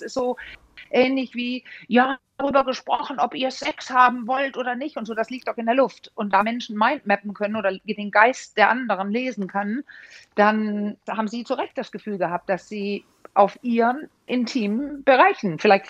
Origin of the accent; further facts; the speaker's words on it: Denmark; now in Germany; weil ich bin ja Dänin und bin auch so in so einer entspannten Stimmung aufgewachsen.